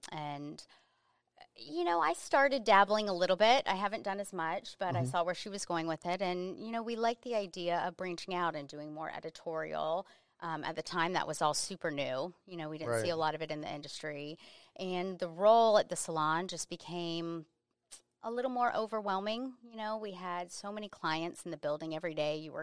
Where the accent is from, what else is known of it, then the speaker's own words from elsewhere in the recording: Florida, United States; Central Florida. So always Florida.